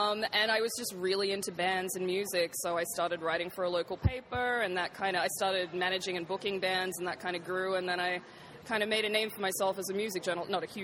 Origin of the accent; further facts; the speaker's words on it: Sydney, New South Wales, Australia; now in Los Angeles, United States; I'm originally from Sydney, but I live in L.A. now.